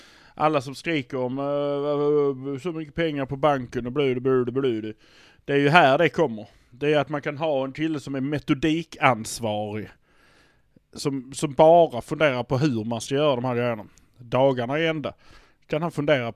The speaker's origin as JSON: {"language": "Swedish", "town": "Malmö", "region": "Skåne", "country": "Sweden", "said": "Fördelen vi har, det är att vi är från Malmö."}